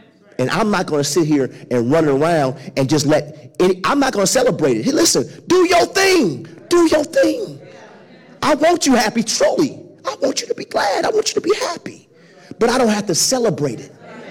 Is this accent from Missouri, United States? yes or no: yes; St. Louis, Missouri, United States; Denial. I'm from St. Louis.